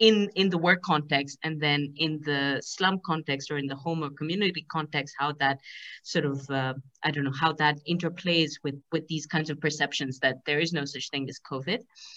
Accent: Pakistan; I'm from Pakistan and in Pakistan right now

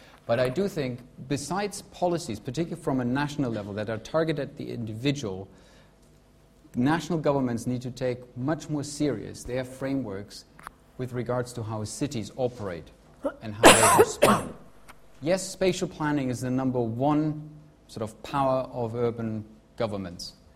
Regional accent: Germany; It's actually a big issue in my home country, in Germany

